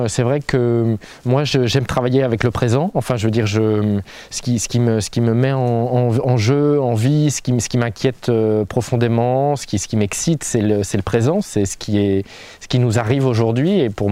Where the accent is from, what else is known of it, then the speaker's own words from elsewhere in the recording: Lyon, Auvergne-Rhône-Alpes, France; moi je viens de Lyon, moi je suis allé à l'Institution des Chartreux